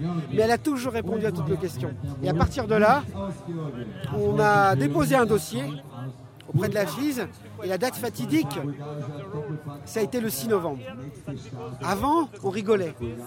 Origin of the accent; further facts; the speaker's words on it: Haiti; Bah oui, je suis haïtien.